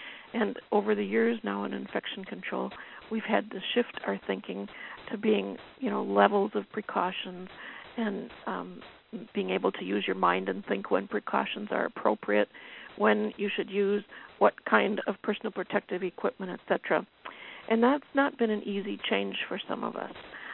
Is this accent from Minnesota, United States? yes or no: yes; Duluth, Minnesota, United States; As Dick said, I'm from Duluth, Minnesota